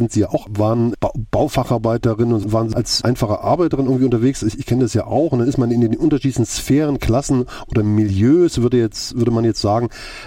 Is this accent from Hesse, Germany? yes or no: no; Gera, Thuringia, Germany; born there; wenn ich das nächste Mal nach Gera fahre, wo ich geboren bin